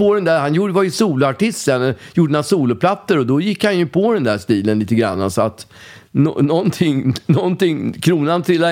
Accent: Stockholm, Stockholm County, Sweden; Jag är ju genuin stockholmare. Jag är ju född och uppvuxen. Jag har ju för sig bott i Dander i 20 år

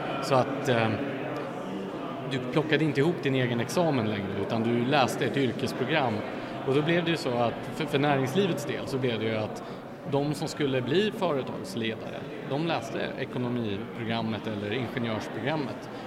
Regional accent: Gävle, Gävleborg County, Sweden; gå till Länsmuseet i Gävle då, där jag växte upp och se utställningar.

